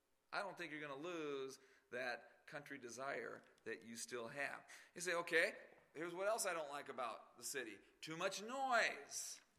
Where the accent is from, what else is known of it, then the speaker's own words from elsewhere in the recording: Phoenix, Arizona, United States; Where I grew up in Phoenix, it's gotten a lot better.